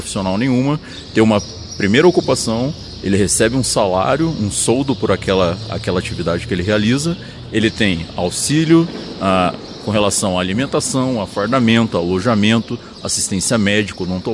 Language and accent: Portuguese; Lorena, São Paulo, Brazil; Eu sou paulista, de Lorena.